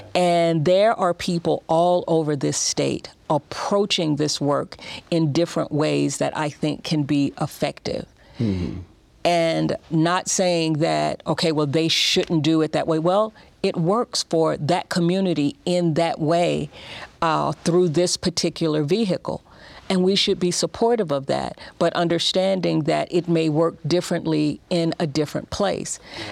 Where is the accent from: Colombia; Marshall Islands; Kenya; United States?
United States; the South; now in Utah, United States; I am from the South